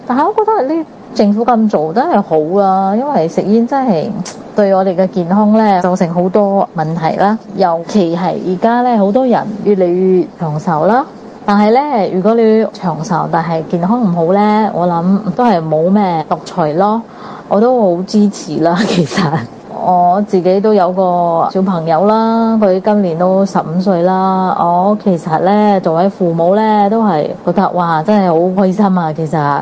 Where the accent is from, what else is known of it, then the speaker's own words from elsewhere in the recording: Singapore; 各位哥哥姐姐大家好，我是新加坡的